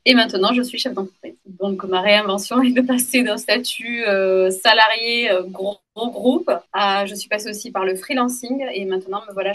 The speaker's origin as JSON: {"language": "French", "town": "Toulouse", "region": "Occitanie", "country": "France", "tie": "born or raised there", "also_born_or_lived": "Lille", "lives_now": "Bordeaux, France", "said": "Et je suis originaire de Toulouse."}